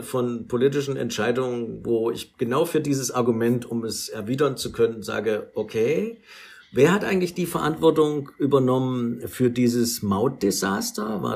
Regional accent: Thuringia, Germany; in Thüringen, wo ich herkomme

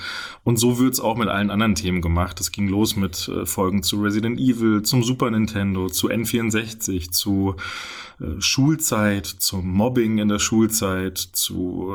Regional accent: Moosburg, Bavaria, Germany; now in Fulda, Germany; Ich bin in Moosburg geboren. Mhm. Moosburg an der Isar, das ist in der Nähe von München.

